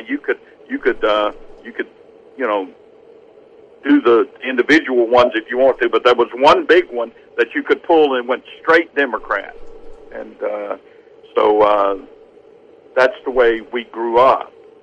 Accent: Baton Rouge, Louisiana, United States; I was born in raised in Baton Rouge, Louisiana, and I can tell you, I never met a Republican

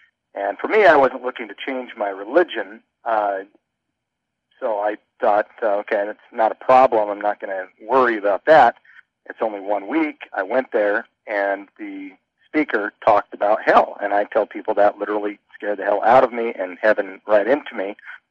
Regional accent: Salt Lake City, Utah, United States; Yeah, well, in my case, I was a sixth-generation Mormon growing up in Salt Lake City, Utah.

